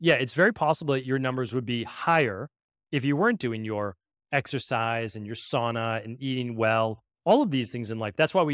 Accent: New England, United States; I know for myself, growing up in New England, in the fall and late spring, my allergies to mold were awful.

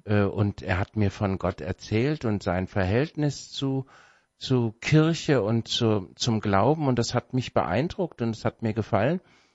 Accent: Gedern, Hesse, Germany; geboren bin ich in Gedern im Vogelsberg. Mhm. Da habe ich 20 Jahre gelebt. Ich bin dort zur Schule gegangen bis zur 7. Klasse.

